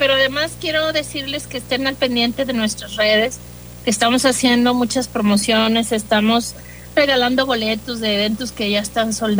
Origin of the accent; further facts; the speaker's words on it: Puerto Vallarta, Jalisco, Mexico; ¿sabes que yo soy de Puerto Vallarta?